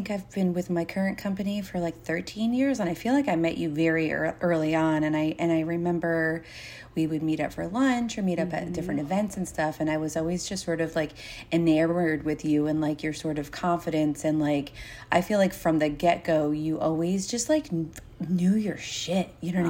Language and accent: English; Waterford, Connecticut, United States; I started, you know, working in restaurants when I was 15 in a little pizza place in my hometown in Waterford, Connecticut.